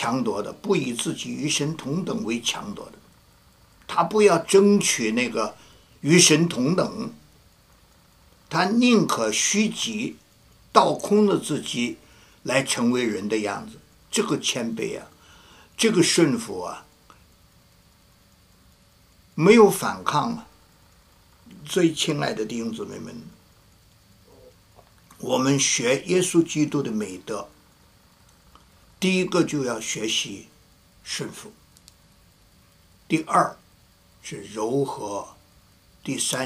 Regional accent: China; 羔羊在我们中国人说施赞羔羊

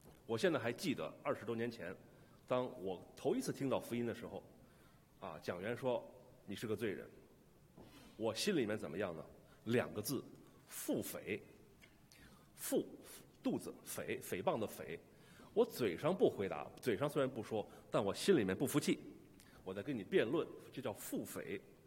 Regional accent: China; 我们中国人讲话叫人心隔肚皮

